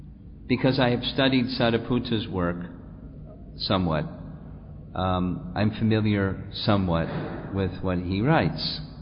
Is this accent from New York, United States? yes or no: yes; New York, United States; I'm from New York, and I'm used to seeing lots of people